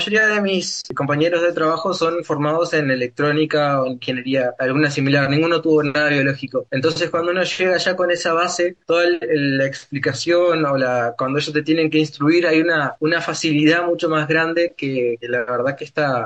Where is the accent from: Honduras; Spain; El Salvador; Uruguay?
Uruguay; Artigas; Yo soy de Artigas, egresé del liceo en 2017.